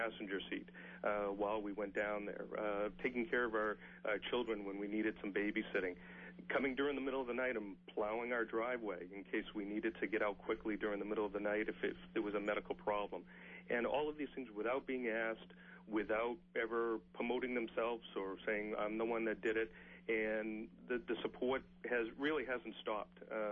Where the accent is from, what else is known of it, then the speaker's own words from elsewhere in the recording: Nashua, New Hampshire, United States; now in Brookline, United States; but our town of Brookline, New Hampshire, was just wonderful. I mean, we've been residents for 12 years. I grew up in Nashua and having known the area